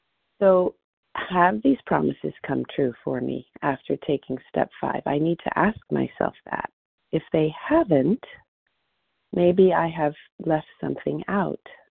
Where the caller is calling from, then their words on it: Monterey, California, United States; gratefully recovered here in Monterey, California